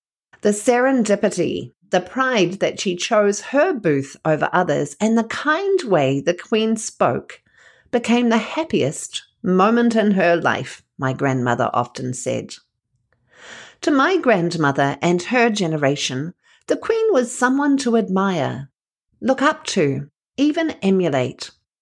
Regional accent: New Zealand; who had a huge impact on me as a New Zealander.

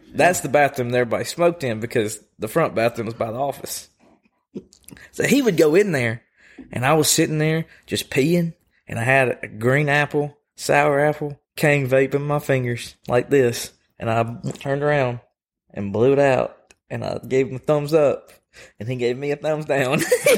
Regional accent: Coleman, Alabama, United States; I was born in Holly Pond over on Turkey Hop. Oh. Or I was born in Coleman, and that's the house that I grew up in since 2006. So I lived there since I was 2.

